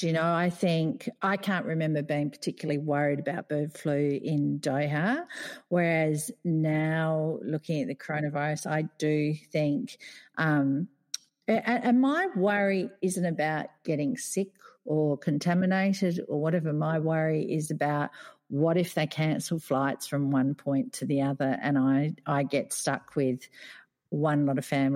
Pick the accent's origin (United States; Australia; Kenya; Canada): Australia; as an Australian who was happily hopping on a plane to fly home, thinking, gee, that's rough